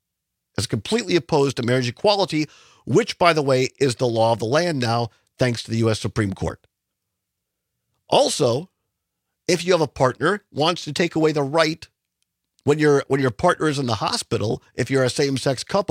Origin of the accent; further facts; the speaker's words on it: Richland Center, Wisconsin, United States; I grew up in Richland Center, a little town of 5,000 people in southwest Wisconsin. I grew up in the Methodist Church.